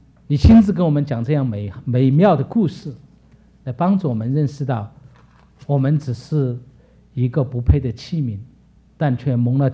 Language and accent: Chinese; Sichuan, China; 但我知道因为我是四川人嘛，四川人还可以对鲤鱼有比较喜欢，因为我们那里主要的鱼还是鲤鱼为主。